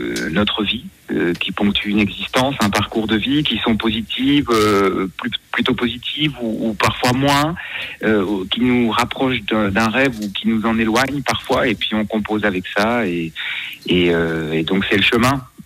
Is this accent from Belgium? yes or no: yes; Brussels, Brussels-Capital Region, Belgium; Quand je viens de Bruxelles, où bien sûr c'est aussi une ville bilingue